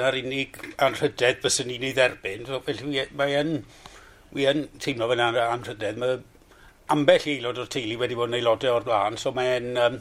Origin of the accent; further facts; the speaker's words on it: Wales, United Kingdom; dyna'r anrhydedd fwyaf chi'n gallu cael fel Cymro Cymraeg